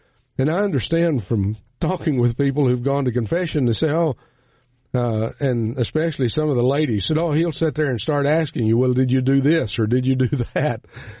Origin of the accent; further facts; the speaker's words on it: Southwest, United States; I grew up in the Southwest, and there was a fellow at a high school reunion one time who used a phrase